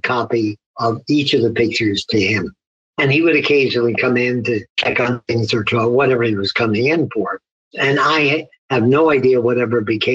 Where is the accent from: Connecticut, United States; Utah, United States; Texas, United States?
Connecticut, United States; Naugatuck; I grew up in Naugatuck, Connecticut, about 20 miles from Yale.